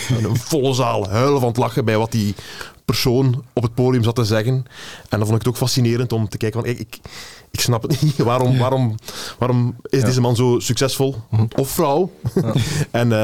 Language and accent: Dutch; De Pinte, Flanders, Belgium; Ik ben in de Pinte opgegroeid, maar ik heb van de peuterschool tot op kot altijd in Gent geweest.